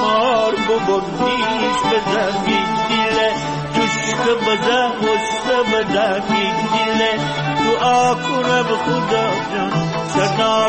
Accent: North, Iran; خودم شمالیم،

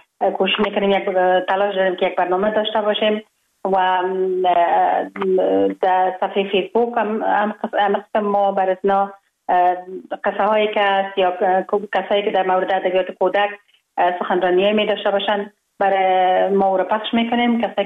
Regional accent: Kabul, Afghanistan; born there

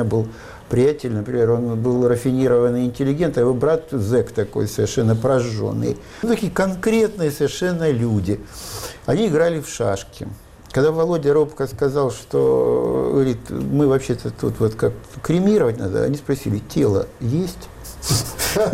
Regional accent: Kharkiv, Kharkiv Oblast, Ukraine; Я родился на Украине, в Харькове, где во времена моего детства говорить по-украински было до такой степени не принято

